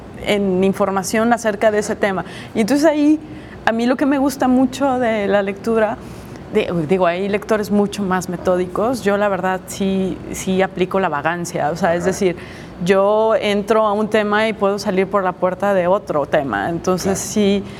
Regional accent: Guadalajara, Jalisco, Mexico; como buena tapatía, pues era entusiasta de la FIL Guadalajara

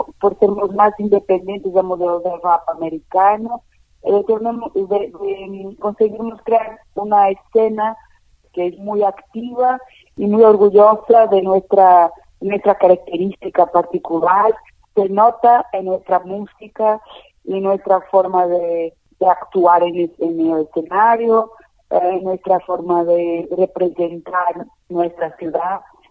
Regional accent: Porto, Porto District, Portugal; accent: Porto; Spanish is a second language; mi ciudad, en el sentido que mi trabajo se vive de la palabra, de mis referentes culturales, y bueno, mi acento, mis expresiones, mis referencias en el Porto

